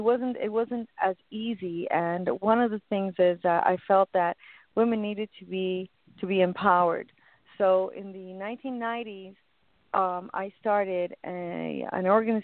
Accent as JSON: {"language": "English", "town": "Miami", "region": "Florida", "country": "United States", "tie": "born or raised there", "also_born_or_lived": "New York", "said": "my family brought me here when I was a baby, an infant. I grew up in New York until I was 7. And then since then, I have been in Florida, in Miami, Florida."}